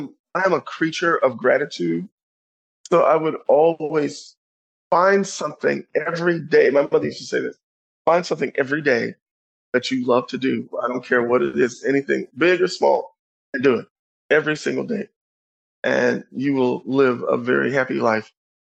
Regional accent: Pine Bluff, Arkansas, United States; born there; now in Louisville, United States; I was born in Arkansas, in Pine Bluff, Arkansas, and went to the Arkansas School for the Blind in Little Rock.

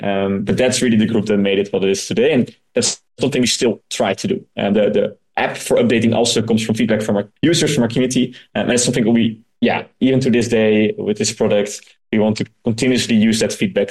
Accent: Netherlands; we're from the Netherlands, so it's a super small country.

